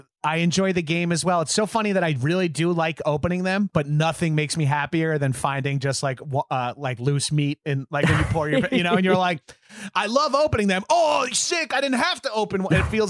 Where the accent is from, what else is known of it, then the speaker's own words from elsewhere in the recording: New York, United States; I'm from New York, so I don't know how to say